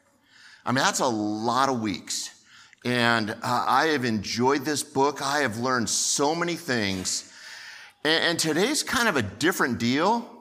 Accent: California, United States; moved away; And I grew up in California, but now I live in Arkansas.

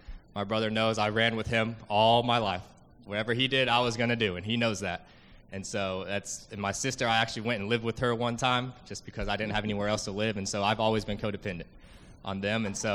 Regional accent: Wylie, Texas, United States; And I come all the way from Wiley, Texas, which is northeast of Dallas.

